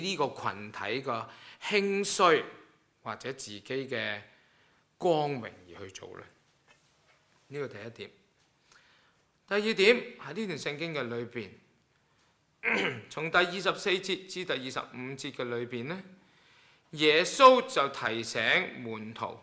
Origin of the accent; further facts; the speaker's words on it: China; 喂，我哋中國人都有句説話喎，叫做青出於藍啊！